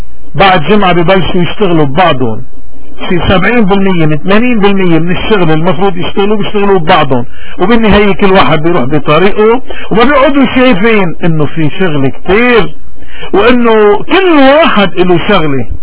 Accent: Lebanon; نحن وعم نمر بهالأزمة الإيمانية اليوم كلبنانية تحديدا، إن كنا بلبنان أو بالاغتراب

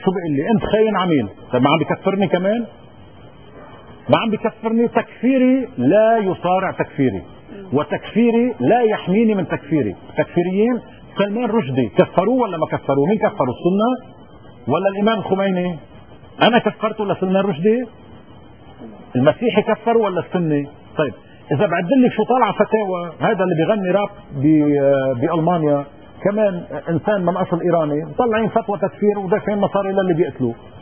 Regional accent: Lebanon; عم بيحطني بكارثة كبرى كلبناني

